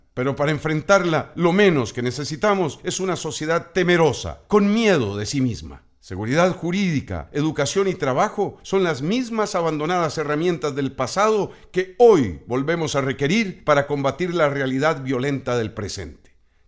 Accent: Costa Rica; Pero como costarricenses, no estamos dispuestos a tolerar

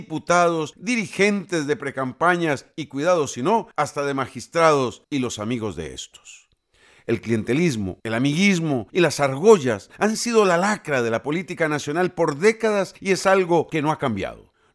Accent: Costa Rica; Los dueños de los bancos estatales somos todos los ticos.

